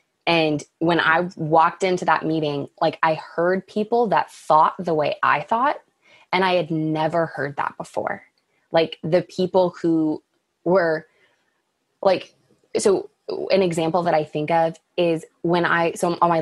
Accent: Dallas, Texas, United States; I went to kind of a rural school, and growing up in Dallas, like it just wasn't, I missed the city and I missed like being there.

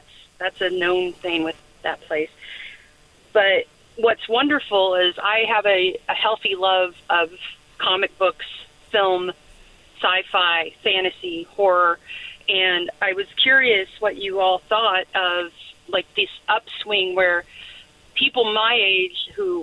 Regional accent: Anna, Illinois, United States; I grew up near Anna, Illinois.

